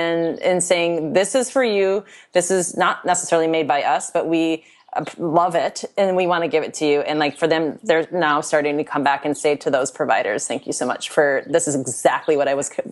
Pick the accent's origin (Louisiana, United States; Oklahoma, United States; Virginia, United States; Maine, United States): Louisiana, United States; so I'm Cajun, our family's Cajun, and I was just recently asked like something about being Cajun